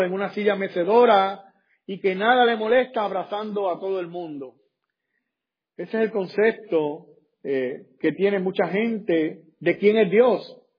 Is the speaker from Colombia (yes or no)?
no; Puerto Rico; Si yo hablo de mi país, que yo soy puertorriqueño